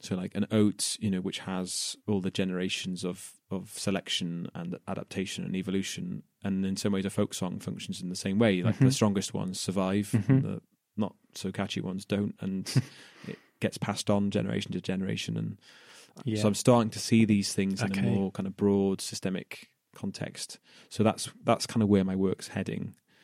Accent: Wales, United Kingdom; coming from a place where, you know, well, you go back 100 years when it was being Welsh was being beaten out of people

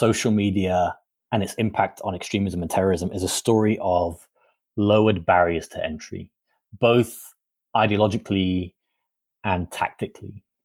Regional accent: Washington, District of Columbia, United States; one that happened here in my hometown, I think in 2016, when somebody opened fire at a pizzeria

